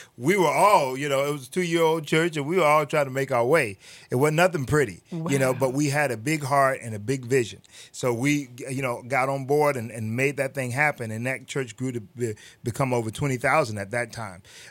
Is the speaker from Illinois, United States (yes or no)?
no; Los Angeles, California, United States; Los Angeles, California.